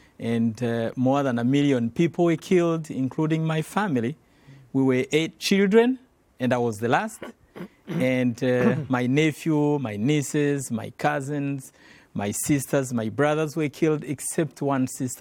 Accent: Western Province, Rwanda; I was born in an Adventist family in the western part of that country.

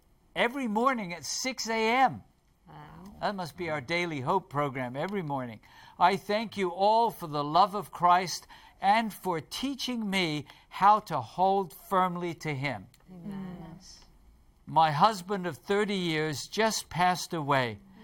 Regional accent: United Kingdom; Here's a note from Ricardo in the United Kingdom. That's my home country.

